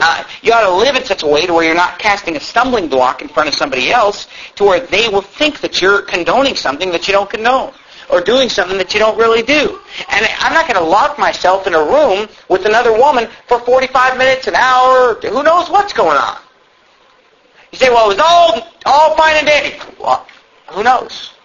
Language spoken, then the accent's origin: English; Sacramento, California, United States; in my church that I grew up in Sacramento